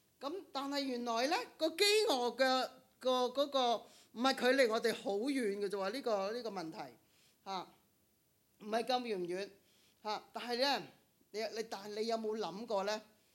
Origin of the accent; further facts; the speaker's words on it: Hong Kong; 肚餓咧喺我哋香港人嘅當中咧